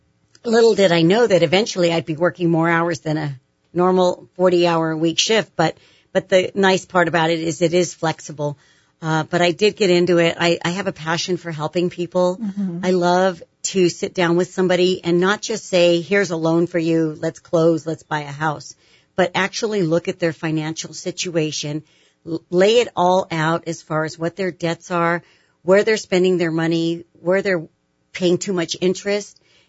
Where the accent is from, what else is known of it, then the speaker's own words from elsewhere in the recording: California, United States; moved away as an adult; So I'm originally from California.